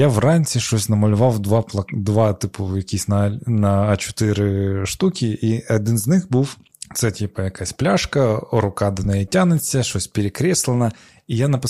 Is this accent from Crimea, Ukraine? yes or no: yes; Petrivka, Crimea, Ukraine; Ну, я з Криму.